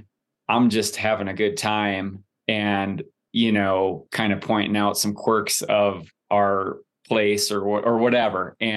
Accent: Wisconsin, United States; I don't know if that's because I'm from Wisconsin or if it's just the nature of my personality.

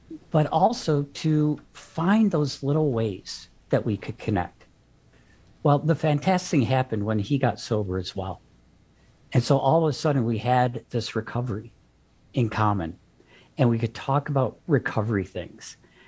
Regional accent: Toledo, Ohio, United States; And so growing up in Ohio, I grew up in Toledo, wonderful little town.

